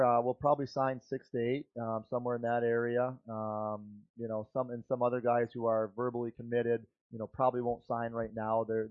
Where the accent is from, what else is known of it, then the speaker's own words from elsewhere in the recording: Brighton, Michigan, United States; Reed came out of Brighton High School hockey, my hometown.